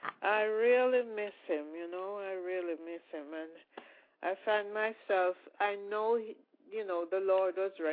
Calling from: Mount Vernon, New York, United States; I'm calling from Mount Vernon, New York.

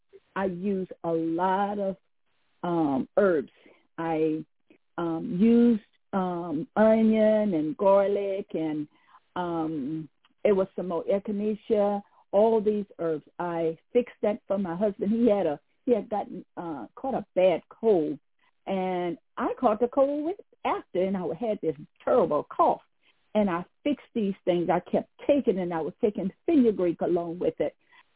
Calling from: New Orleans, Louisiana, United States; I'm calling from New Orleans.

